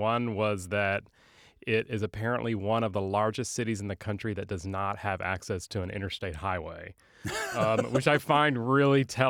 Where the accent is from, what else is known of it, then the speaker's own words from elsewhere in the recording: San Angelo, Texas, United States; also born or lived in Albany, Georgia; My dad was in the Air Force, and I was born actually in Albany, Georgia. We moved to San Angelo when I was less than a year old.